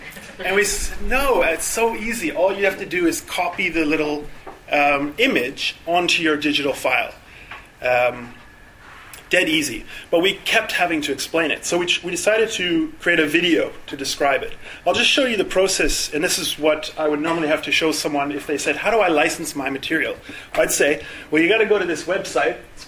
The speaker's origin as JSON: {"language": "English", "country": "Canada", "lives_now": "South Africa", "said": "And the name is Lithuanian, but I'm from Canada. And I've been living in Southern Africa for about 6 years now."}